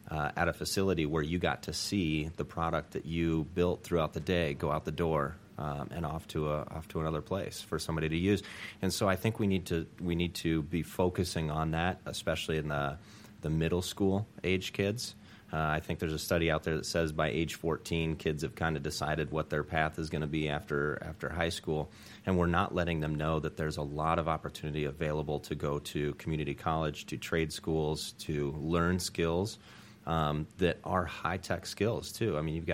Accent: Cedar Rapids, Iowa, United States; now in Des Moines, United States; And when I was growing up in Cedar Rapids on the east side of the state, we called it Des Moines, and nobody wanted to go there.

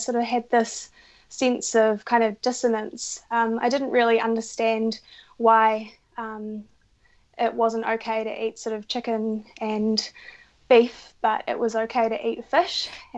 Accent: Whangarei, Northland, New Zealand; So I guess I grew up up in Whangarei, which is about 3 hours north of Auckland here.

